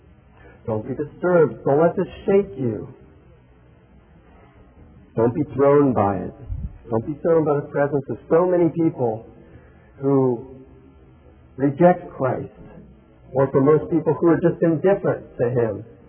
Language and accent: English; Columbus, Ohio, United States; So yeah, I'm from Columbus, Ohio, and I'm still connected with people from Columbus, Ohio.